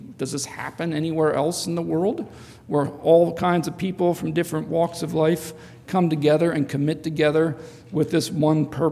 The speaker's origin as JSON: {"language": "English", "town": "Carlisle", "country": "United States", "said": "I realize in Carlisle, I come from Carlisle, the marching band's big in Carlisle."}